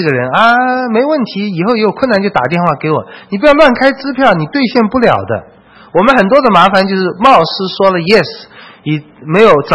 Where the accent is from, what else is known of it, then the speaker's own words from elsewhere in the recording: China; 这是我们中国人讲法哈